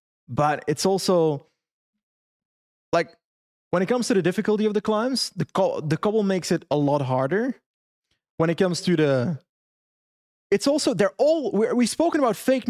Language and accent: English; Flanders, Belgium; Obviously, I'm from Flanders, so... I enjoy being here.